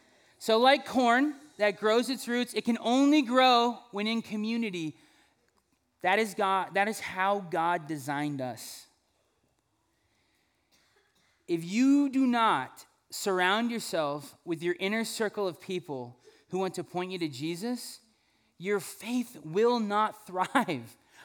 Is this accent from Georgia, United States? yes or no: no; Fresno, California, United States; I'm from Fresno, and there's an ag town, okay?